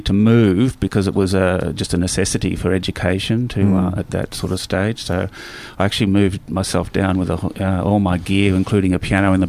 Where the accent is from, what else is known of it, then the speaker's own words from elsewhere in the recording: Wangaratta, Victoria, Australia; also born or lived in Swan Hill; I was born in Wangaratta, northeast Victoria. I was there for a few years, moved to Swan Hill and back to Wangaratta, and couldn't wait to get out of the place.